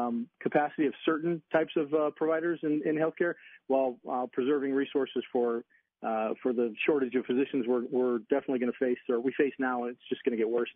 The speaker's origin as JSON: {"language": "English", "region": "Indiana", "country": "United States", "tie": "born or raised there", "said": "I grew up and still live in Northwest Indiana, although I've spent we're really a suburb of Chicago"}